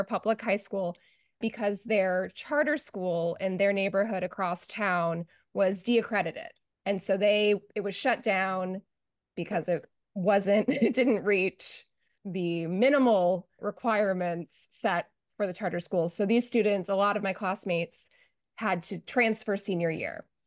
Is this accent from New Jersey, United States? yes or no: no; Los Angeles, California, United States; I grew up in Los Angeles.